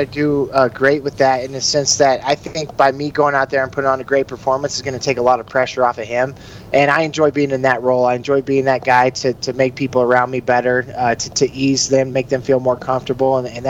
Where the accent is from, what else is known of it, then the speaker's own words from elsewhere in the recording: Illinois, United States; now in Colorado, United States; I used to more so when I grew up in Illinois and more in the country to go hit the small ponds and bass fish